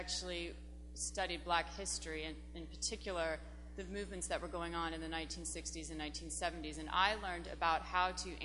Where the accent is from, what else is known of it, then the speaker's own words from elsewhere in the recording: Kentucky, United States; As a high school student growing up in Kentucky